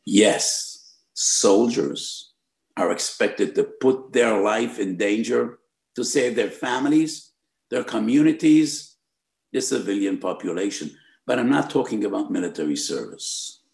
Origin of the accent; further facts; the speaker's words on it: United States; So when I was growing up in America, it was Harlem or the South Bronx.